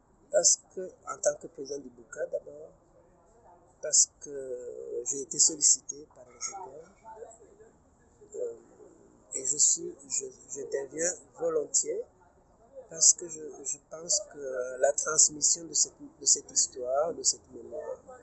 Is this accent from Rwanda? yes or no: yes; Rwanda; en tant que Rwandais, en tant que fils, frère et frère de personnes massacrées